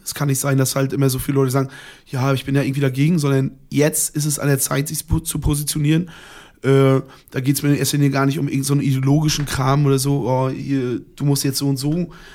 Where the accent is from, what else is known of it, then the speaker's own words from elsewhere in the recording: Mecklenburg-Vorpommern, Germany; Auf einmal bei uns in Mecklenburg hast du immer die 200, 300 Nazis gehabt